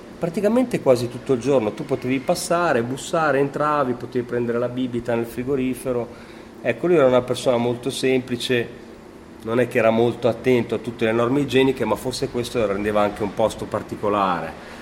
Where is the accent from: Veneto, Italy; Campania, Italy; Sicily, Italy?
Sicily, Italy; now in Milan, Italy; quando ero proprio bambino, io vengo dalla Sicilia, comunque noi in una città come Milano abbiamo sempre cercato quei punti un pochettino di calore che comunque ci mancavano